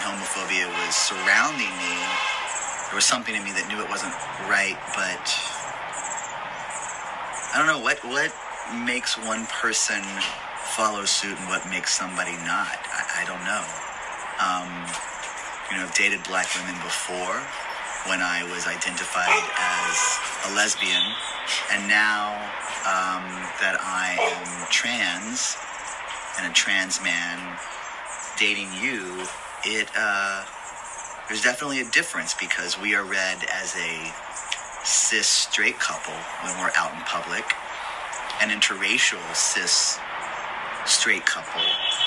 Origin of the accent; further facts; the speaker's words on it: Southern US, United States; And I know I grew up in the South. I grew up in a family that was very racist and homophobic.